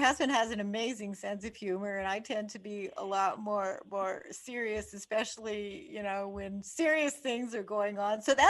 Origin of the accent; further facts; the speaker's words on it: Canada; when I was 20 years old. I'm Canadian.